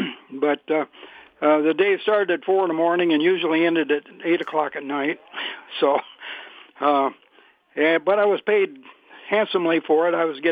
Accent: St. Joseph, Missouri, United States; born there; I was born in St. Joseph, Missouri. Well, in the area, I really don't know where it was, but it was Missouri.

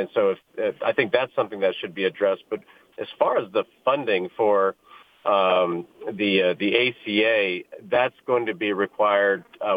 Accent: Indiana, United States; You know, I come from Indiana, where we have a lot of medical devices

